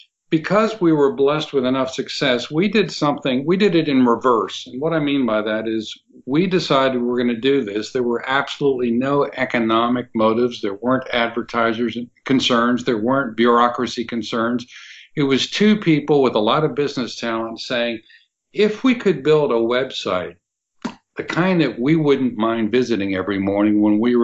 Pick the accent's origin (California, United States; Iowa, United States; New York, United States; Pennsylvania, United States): Pennsylvania, United States; Pittsburgh; now in Tampa, United States; ultimately settled down here in Tampa because I'm from Pittsburgh, Mickey, but once I visited Tampa and saw the sunshine